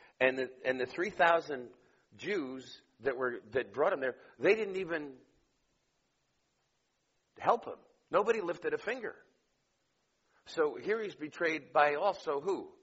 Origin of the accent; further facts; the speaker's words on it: New York, United States; I mean, I'm from New York.